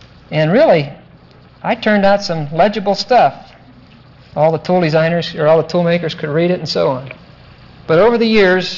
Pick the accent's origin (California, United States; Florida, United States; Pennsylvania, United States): Pennsylvania, United States; Pittsburgh; at the Carnegie Institute of Technology in Pittsburgh, which was my hometown.